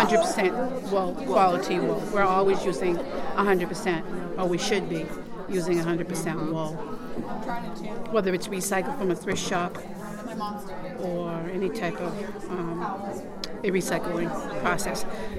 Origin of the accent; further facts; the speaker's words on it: Harwich, Massachusetts, United States; from Harwich, Mass.